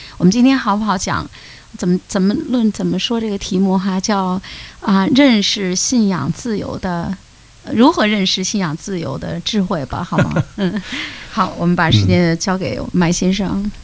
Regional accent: Beijing, China; 是是是，那我们北京人好像。

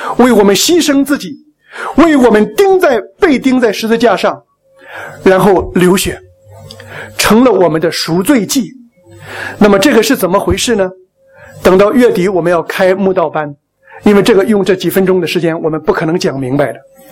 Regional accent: China; 因为我们中国人说金无足赤怎么样，人无完人。

